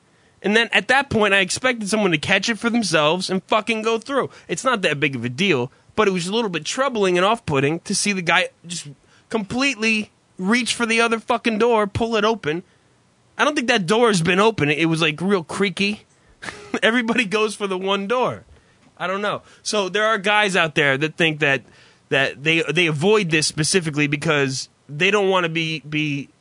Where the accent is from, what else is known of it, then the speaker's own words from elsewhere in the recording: New Jersey, United States; We're from New Jersey.